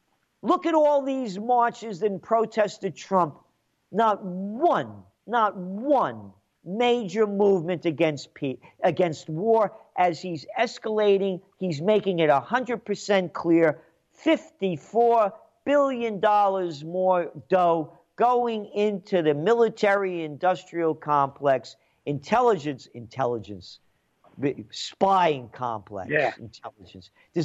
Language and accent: English; United States; born there; because I am an American and I value where I am, who I am, and I only could be who I am if I was born in America. My heart, my blood is Italian, but my heart's American.